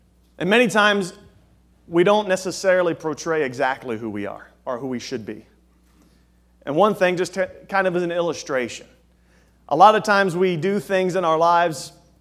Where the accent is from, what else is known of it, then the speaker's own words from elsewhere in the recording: Daytona Beach, Florida, United States; accent: southern drawl; my deep south, you know, southern drawl. Some of you say, deep south, where are you from? All the way as far south as Daytona Beach. And so where the accent comes from, I have no idea